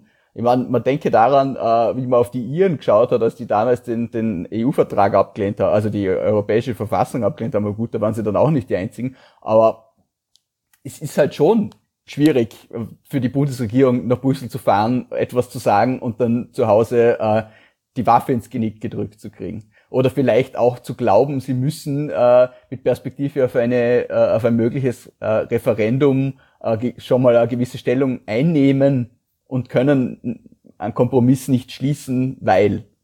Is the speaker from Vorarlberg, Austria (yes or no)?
yes; Feldkirch, Vorarlberg, Austria; gerade in meiner Heimatgemeinde in Feldkirch